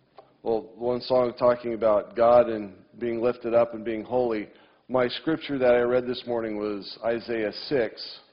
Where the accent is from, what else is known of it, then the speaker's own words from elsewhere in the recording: Oregon, United States; Anyway, yes, I grew up in Oregon, spent all but 1 year of my life there.